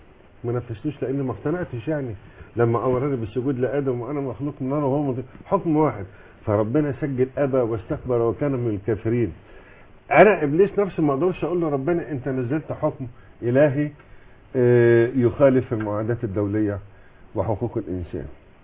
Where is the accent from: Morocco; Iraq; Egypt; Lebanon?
Egypt; احنا مصريين